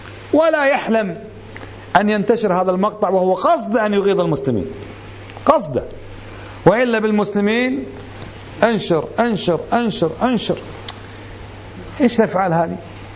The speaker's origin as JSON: {"language": "Arabic", "country": "Kuwait", "said": "طبعا احنا كويتيين مديوس ببطننا مشردين"}